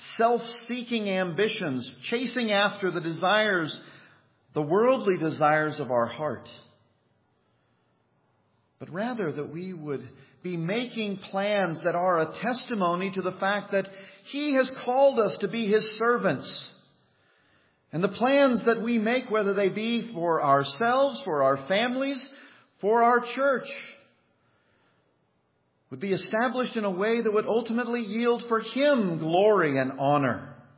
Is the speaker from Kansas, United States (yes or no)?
yes; Kansas, United States; My roommate and I, he was from New Jersey and I was from Kansas.